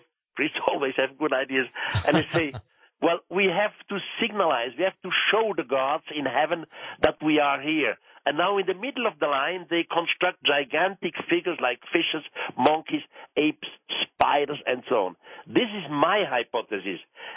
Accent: Switzerland; first language German; English is a second language; You see, I'm Swiss. My first language is German, and the second language is French, and then comes Spain. So English is my fourth language, so my accent may not be the perfect one.

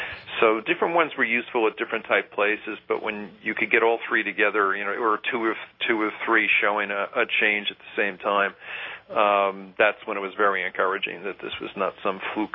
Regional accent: Northeast, United States; And I'm from the Northeast, and it began to remind me of the old-fashioned ice houses that we used to have here

